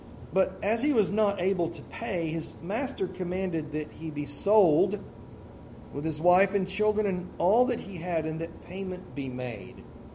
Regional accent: Tennessee, United States; I'm from Tennessee. It's my Tennessee math showing again.

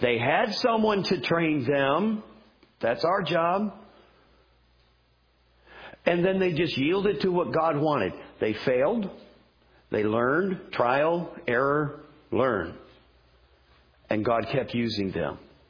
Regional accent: Taylorville, Illinois, United States; Even though we're from Taylorville, He could use someone here to change the world.

